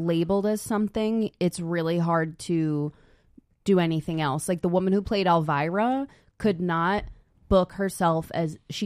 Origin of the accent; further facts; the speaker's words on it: New Jersey, United States; I'm from Jersey. You know, I'm from Jersey. I totally get it.